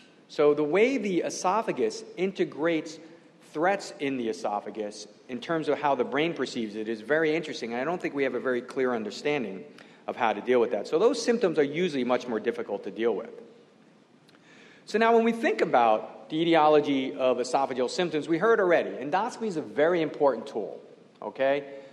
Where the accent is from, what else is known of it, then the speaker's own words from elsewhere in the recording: Brooklyn, New York, United States; Now, it's always been interesting to me that I grew up in Brooklyn, New York, and I come from a long line of plumbers.